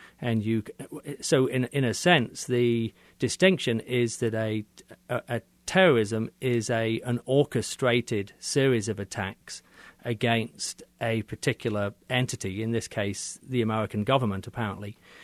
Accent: England, United Kingdom; I grew up in England during a period when there was a struggle going on in between the Unionists in the north of Ireland and the Republicans

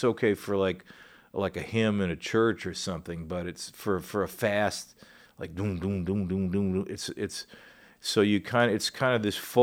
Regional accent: Virginia, United States; I'm from here and Virginia, but, you know, he considered me a Southerner

